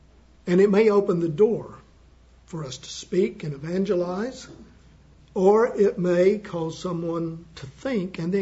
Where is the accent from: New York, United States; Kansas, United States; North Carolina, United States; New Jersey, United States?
North Carolina, United States; born there; I was born in North Carolina, and as a boy, I had a coon dog that you would chase raccoons with.